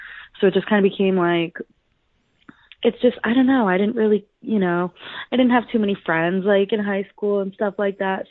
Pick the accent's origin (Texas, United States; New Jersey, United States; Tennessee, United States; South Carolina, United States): New Jersey, United States; also born or lived in New York; I was born in New York, grew up in Jersey. So I don't really know. It's like a big battle, you know, New Jersey, New York. So I moved back to New York now after high school.